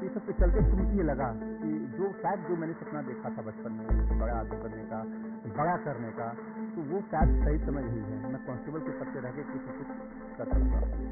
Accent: Mirzapur, Uttar Pradesh, India; मैं उत्तर प्रदेश के एक छोटे से जिले मिर्जापुर का रहने वाला हूँ।

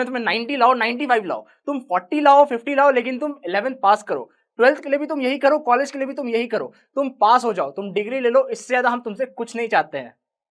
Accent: Bihar, India; आपको पता है कि मैं बिहार से आता हूँ

